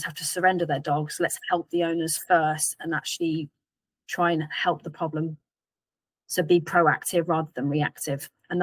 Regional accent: West Midlands, United Kingdom; now in Kettering, United Kingdom; I'm originally from Northamptonshire. I'm originally from the West Midlands. I now live in Northamptonshire.

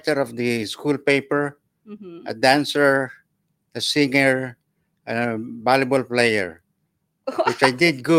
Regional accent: Pasay, Metro Manila, Philippines; also born or lived in San Pascual, Batangas; I grew up in, until I was seven, I was stayed in Batangas until I was adopted by my aunt in Pasay City. So I moved to Pasay City in 1952

